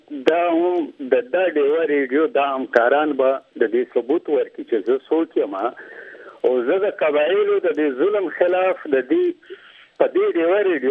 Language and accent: Pashto; Wana, Khyber Pakhtunkhwa, Pakistan; زه د قبایل بچې یم، زه د جنوبي وزیرستان یم، د وانه یم،